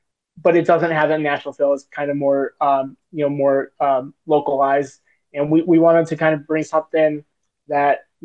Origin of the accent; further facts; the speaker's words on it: Chicago, Illinois, United States; you know, I'm from Chicago and I still want the Lions to win.